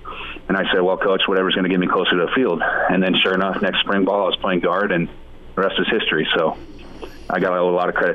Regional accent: Elkhorn, Nebraska, United States; also born or lived in Omaha; Like you said, I was born in Omaha, moved out to Elkhorn when I was six, but we've been going to games since I was a kid, and it was a family event for us.

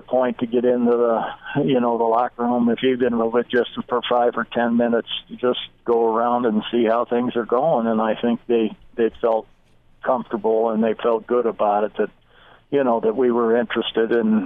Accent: Chicago, Illinois, United States; I'm from Chicago, and at every time that, you know, it got that hot, we would all walk outside.

